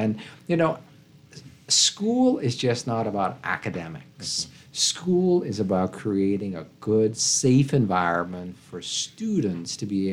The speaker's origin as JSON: {"language": "English", "town": "Rock Sound", "region": "Eleuthera", "country": "Bahamas", "tie": "born or raised there", "said": "I remember as a boy growing up in Rock Sound in a small community where you would be able to go and sit on the porch of the neighbor"}